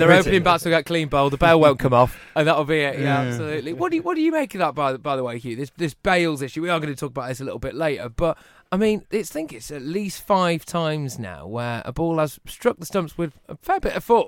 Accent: Manchester, North West England, United Kingdom; I'm from Manchester

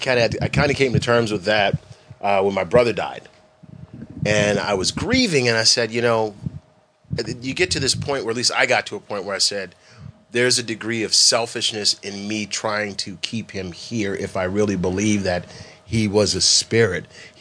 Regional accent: Los Angeles, California, United States; From L.A., yeah.

